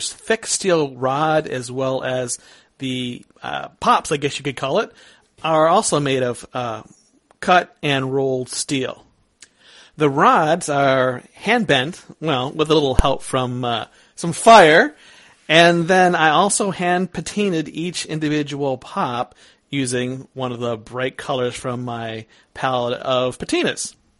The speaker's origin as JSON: {"language": "English", "region": "Minnesota", "country": "United States", "said": "I'm from Minnesota, and the winters are pretty brutal up here"}